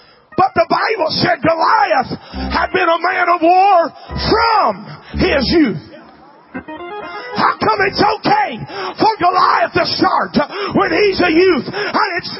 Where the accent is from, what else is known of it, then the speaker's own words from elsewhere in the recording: Alabama, United States; I'm from Alabama. I just can't help it.